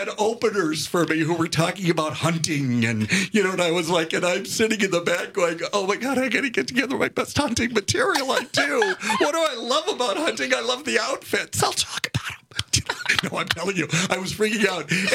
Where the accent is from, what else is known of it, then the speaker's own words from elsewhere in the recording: Milwaukee, Wisconsin, United States; it was my own stories of growing up in Milwaukee and the East Side